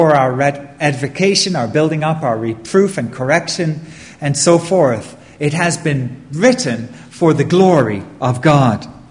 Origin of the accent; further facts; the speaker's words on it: London, United Kingdom; When I was young, growing up in London